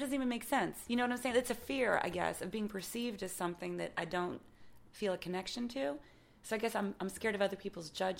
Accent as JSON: {"language": "English", "town": "New Orleans", "region": "Louisiana", "country": "United States", "moved": "yes", "said": "And I was like, yeah, I'm from New Orleans. That's where I'm from. Most of my friends are black. It's a black city."}